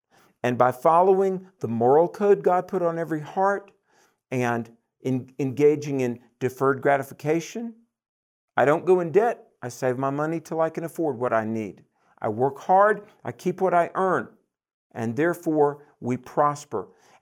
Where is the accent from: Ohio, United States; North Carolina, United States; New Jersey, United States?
North Carolina, United States; even in my home state of North Carolina, down in a place called Cumberland County